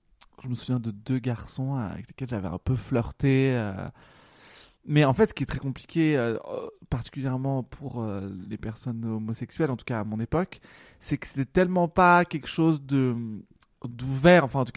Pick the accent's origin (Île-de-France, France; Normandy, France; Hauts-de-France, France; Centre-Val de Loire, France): Île-de-France, France; Paris; Après, j'ai grandi à Paris.